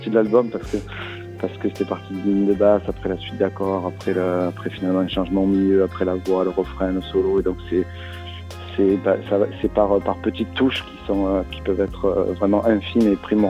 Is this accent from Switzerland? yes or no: no; France; je suis quand même français, c'est ma langue maternelle